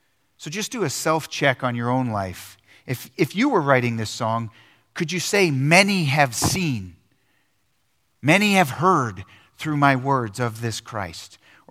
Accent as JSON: {"language": "English", "region": "East Coast", "country": "United States", "said": "I come from the East Coast. I don't care about your private life. I want to know about it. Right? It's loud, proud, in your face. That's East Coast mentality."}